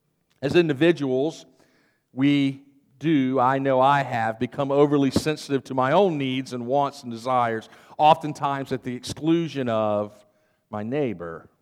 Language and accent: English; United States; You know, as the American people, we speak a lot about freedom.